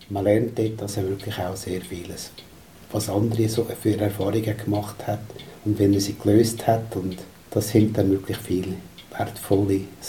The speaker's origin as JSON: {"language": "German", "region": "Glarus", "country": "Switzerland", "said": "also eben als Glarner habe ich natürlich zwei Glarner-Referenten mit kennen, überzeugen und gewinnen."}